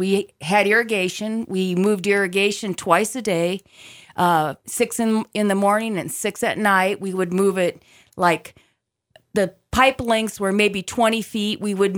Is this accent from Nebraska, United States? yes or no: yes; Coleridge, Nebraska, United States; also born or lived in Yankton, South Dakota; I grew up in Coleridge, Nebraska. That's where we went to school, where my parents went to school, where my nieces and nephews went to school. And it's a community of about 610 people, and we lived on a farm 6 miles south of Coleridge.